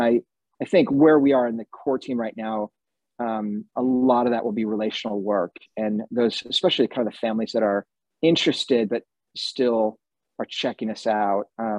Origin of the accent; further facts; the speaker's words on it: United States; now in United Kingdom; especially as an American, but this is probably true for us as Westerners.